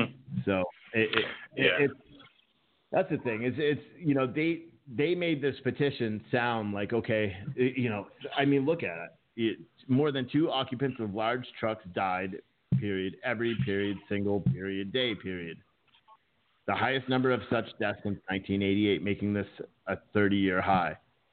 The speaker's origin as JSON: {"language": "English", "region": "New Jersey", "country": "United States", "said": "And I was from Jersey and I saw the trucks that were on the road there."}